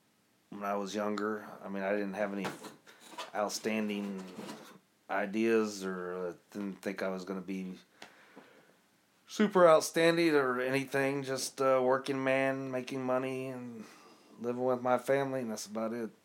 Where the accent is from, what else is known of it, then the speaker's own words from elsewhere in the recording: Seymour, Indiana, United States; I grew up in Seymour, Indiana, a small town in southern Indiana. Kind of a country town, small city. Half the people there were farmers.